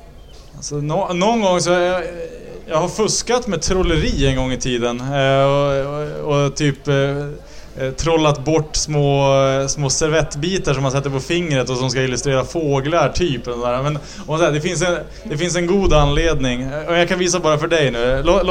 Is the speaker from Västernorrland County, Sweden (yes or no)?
yes; Sund, Västernorrland County, Sweden; Jag är född och uppvuxen i Sund, strax söder om Örnsköldsvik. Jag har inte flyttat på mig jättemycket när det gäller liksom folkbokföringsadress så, utan jag bor på den gård jag är uppväxt på och numera ägare till.